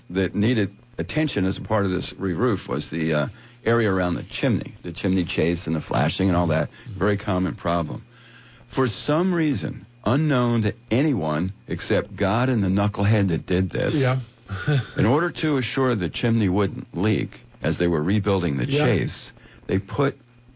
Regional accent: New Jersey, United States; When I was growing up in New Jersey, I mowed lawns. As a kid, I mowed lawns for money in the summer, and then I shoveled snow in the winter for money.

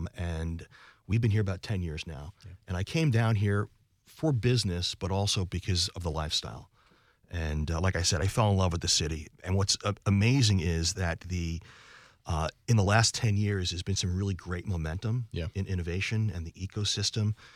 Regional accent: New York, United States; also born or lived in New Jersey; now in Florida, United States; So I'm originally from New York. I born and raised there, and I jumped very quickly to raise our children in New Jersey.

